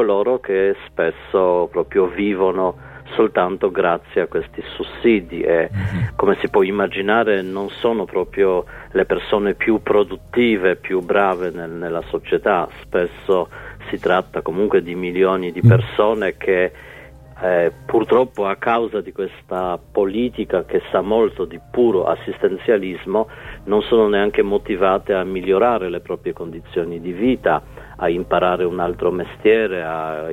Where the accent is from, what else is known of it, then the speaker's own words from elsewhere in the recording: Poland; le riforme che sono state attuate da questo governo in Polonia hanno riportato il mio paese di origine, non vorrei esagerare, ma almeno 20 anni o di più indietro.